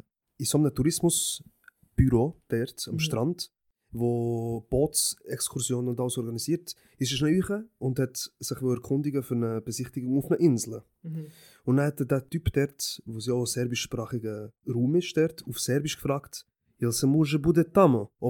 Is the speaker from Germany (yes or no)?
no; Switzerland; born there; Ich bin hier in der Schweiz geboren, ich habe Migrationshintergrund, das will man nicht verstecken. Ich komme ursprünglich aus dem serbischen Teil von Bosnien, Republika Srpska oder Republic of Srpska